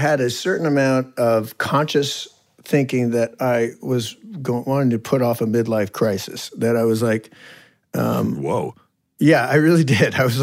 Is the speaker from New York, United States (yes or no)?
no; Modesto, California, United States; So I grew up in Modesto, and then I went to college in L.A.